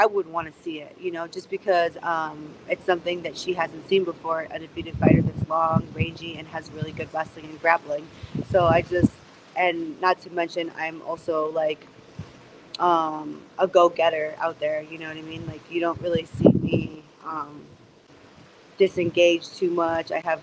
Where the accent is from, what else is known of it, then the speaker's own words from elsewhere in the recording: California, United States; I grew up in California, which is basically a second Mexico, if you really think about it, you know, like, so the culture is all around me. And I grew up in towns where it was only Mexican.